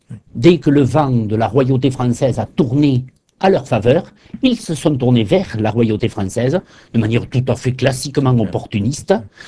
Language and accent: French; Occitanie, France; Je suis occitan, donc j'écris en occitan.